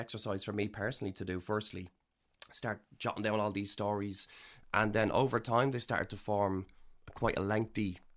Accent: Dublin, County Dublin, Ireland; I'm from Dublin, so wake is not as maybe familiar to me as a local Dub.

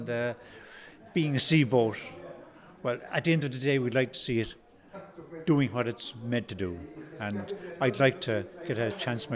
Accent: Birr, Leinster, Ireland; I'm from Birr, about 9 miles from Banagher

